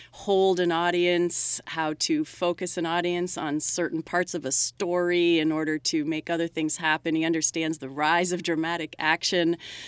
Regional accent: Canada; now in United States; I can look at it as a Canadian, as the daughter of Dutch immigrants who showed up in Canada after the war with, you know, $40 in their pocket. As a new citizen of America and as an artist.

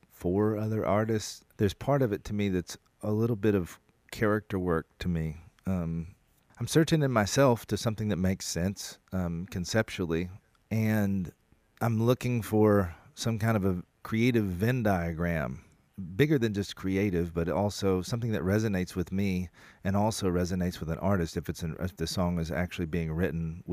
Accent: Oklahoma, United States; I mean, I raised kids and I was raised in Oklahoma. So I've, you know, played football and eaten apple pie

